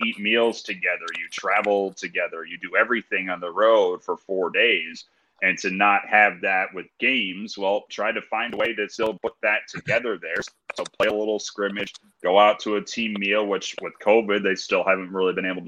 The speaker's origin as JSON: {"language": "English", "region": "Illinois", "country": "United States", "said": "Well, I'm from Illinois, and I ate crawfish last weekend."}